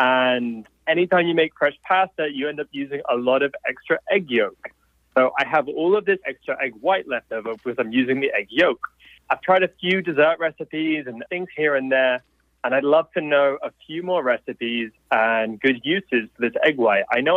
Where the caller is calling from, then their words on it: Spain; I'm calling from Spain, although I am a British, Australian, American, mongrel.